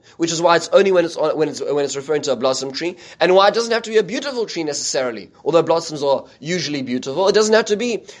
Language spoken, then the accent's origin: English; South Africa; When I was growing up in South Africa, we had trees which are called jacaranda trees.